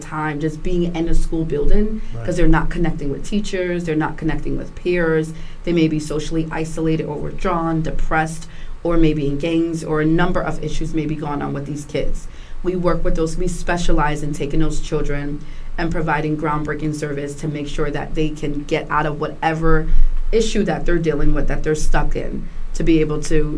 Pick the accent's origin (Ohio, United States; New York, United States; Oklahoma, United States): New York, United States; New York City; So I am originally from New York City, second generation Bronxite, but my grandparents actually migrated from the South.